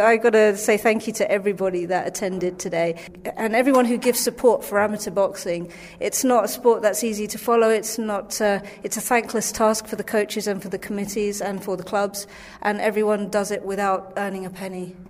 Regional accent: England, United Kingdom; I'm from England

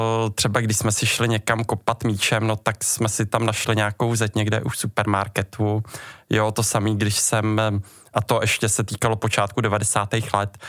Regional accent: Prague, Czechia; Tak já jsem se narodil počátkem 80. let v Praze. V podstatě pocházím, my jsme bydleli na Jižním městě, kde v podstatě jsem bydlím jako v té podobné oblasti do dneška.

